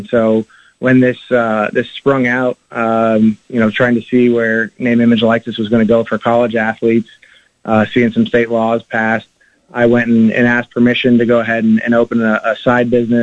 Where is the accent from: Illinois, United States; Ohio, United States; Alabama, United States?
Ohio, United States; Youngstown; In Bob Stoops country in Youngstown, Ohio.